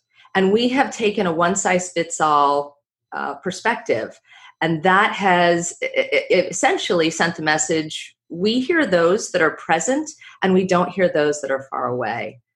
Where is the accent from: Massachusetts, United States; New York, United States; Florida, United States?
Florida, United States; Orlando; I come from Orlando, so let me say that, right? And in my state, we've had a number of school shootings.